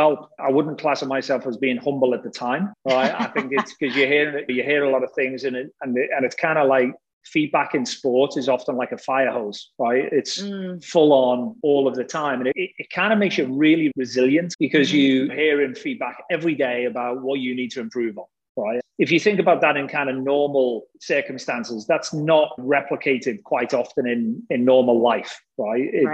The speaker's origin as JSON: {"language": "English", "region": "North West England", "country": "United Kingdom", "accent": "Liverpool", "said": "I'm a Liverpool fan, as probably some people will pick up from my accent."}